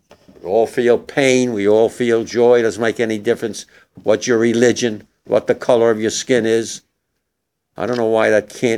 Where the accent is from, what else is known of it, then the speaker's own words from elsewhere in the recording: Englewood, New Jersey, United States; I was born in Englewood, New Jersey. As I said, I'm a Jersey boy originally, May 30th, 1926.